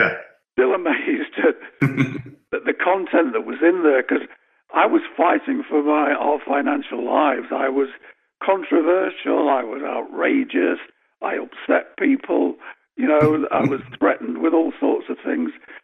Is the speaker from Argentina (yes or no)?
no; Nottingham, East Midlands, United Kingdom; moved away as an adult; in not the most salubrious part of Nottingham, my hometown in England.